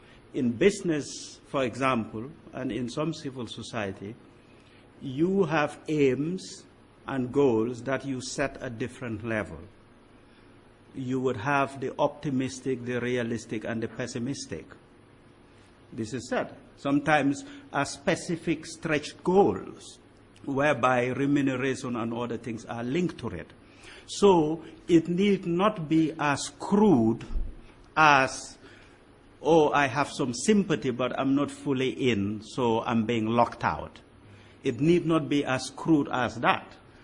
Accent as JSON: {"language": "English", "country": "Gambia", "said": "Although I'm from Gambia and Senegal are the same people."}